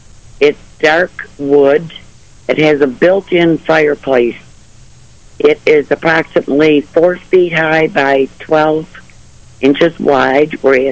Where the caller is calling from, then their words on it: Pavilion, New York, United States; Pavilion, Jimmy.